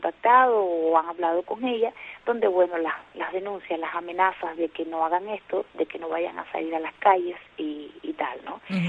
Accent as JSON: {"language": "Spanish", "town": "Antilla", "region": "Holguín", "country": "Cuba", "tie": "born or raised there", "moved": "as an adult", "lives_now": "Havana, Cuba", "said": "en el pueblo donde yo nací, donde yo me crié toda mi vida, hasta venir a La Habana ya de 30 años de edad, Antilla, un pueblo muy pequeñito, creo que el más pequeño de toda nuestra isla"}